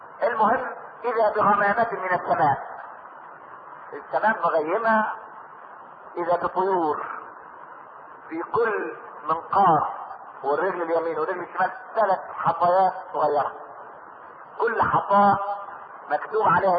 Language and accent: Arabic; Egypt; احنا ما كناش كمصريين نتقي الله في دولتنا.